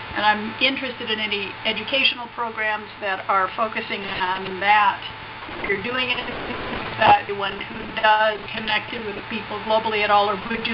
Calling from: Santa Fe, New Mexico, United States; I'm calling from Santa Fe.

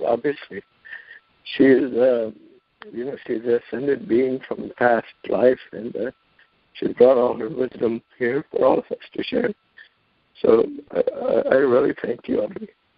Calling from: California, United States; I'm calling from California.

